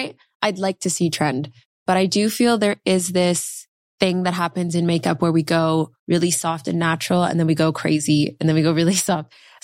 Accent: Vancouver, British Columbia, Canada; also born or lived in Montreal / Toronto; So I was born in Montreal, Canada, lived in Toronto till I was about 11. And then I moved to Vancouver, Canada.

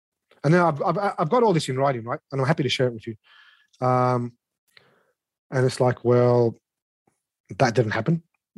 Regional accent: Redfern, New South Wales, Australia; So I grew up in Redfern. Gough Whitlam came to my grandparents' house in Redfern. They were community leaders of the Lebanese community.

